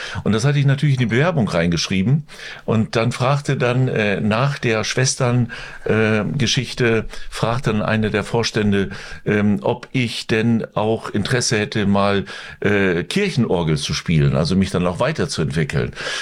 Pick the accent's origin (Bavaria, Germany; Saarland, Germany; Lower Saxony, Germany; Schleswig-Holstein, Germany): Lower Saxony, Germany; Lingen; Ich komme aus Lingen im Emsland, südwestliches Niedersachsen.